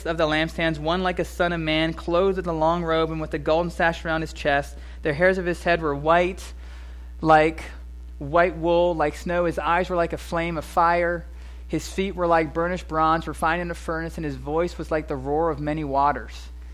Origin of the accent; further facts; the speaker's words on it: Bermuda; Whether you're from America, I'm from Bermuda.